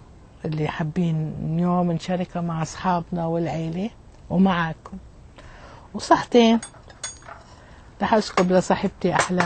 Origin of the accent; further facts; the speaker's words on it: Palestine; هدول اللي نحن كفلسطينيين عم نجرب نحافظ على شجرهم